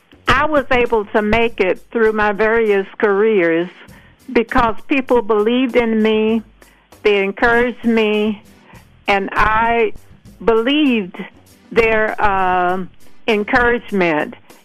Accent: Georgia, United States; Because when I grew up in South Georgia, the Ku Klux Klan was hard on us black people.

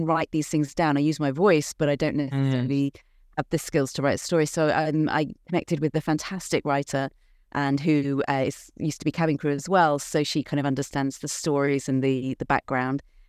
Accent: United Kingdom; moved away as an adult; now in Seattle, United States; I'm a British expat living in Seattle in the USA. I used to be a flight attendant for 14 years back in the UK

